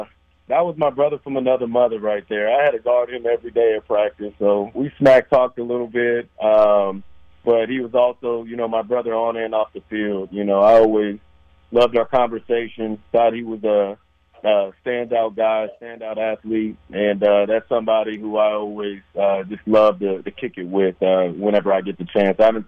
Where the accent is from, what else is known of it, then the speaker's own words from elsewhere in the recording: Tulsa, Oklahoma, United States; born and raised in Oklahoma, born up in the city, raised in Tulsa. Ended up coming from a military background